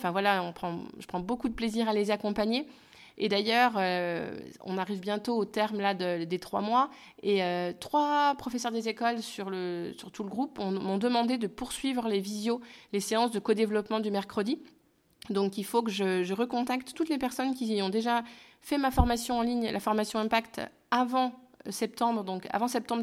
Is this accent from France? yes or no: yes; France; je suis française et que j'apprends l'anglais que depuis 2 ans et demi.